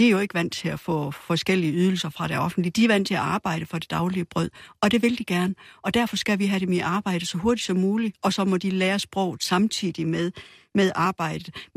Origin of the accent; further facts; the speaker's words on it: Ikast-Brande, Central Denmark Region, Denmark; der, hvor jeg kommer fra, der er man ret gode til at få integreret flygtninge. Det er faktisk et af de steder, der er bedst til det i vores kommune i Ikastbrande.